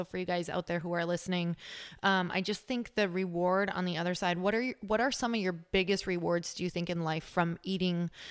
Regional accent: Midwest, United States; because I'm from the Midwest, you guys, I grew up like, oh man, I mean, if it came from a box or a can, I was eating it.

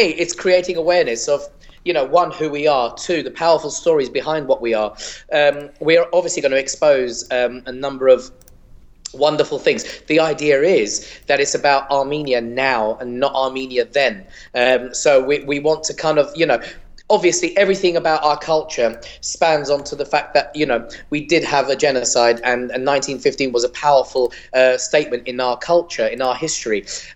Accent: England, United Kingdom; I was born and raised in England, and I've lived in England all my life.

